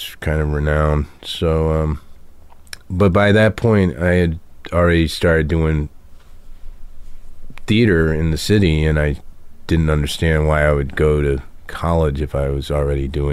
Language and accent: English; Lexington, Kentucky, United States; born there; I was born in Lexington, Kentucky